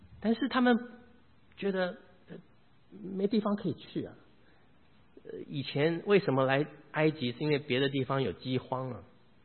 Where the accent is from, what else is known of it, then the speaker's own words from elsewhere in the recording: China; 我们中国人也很会算数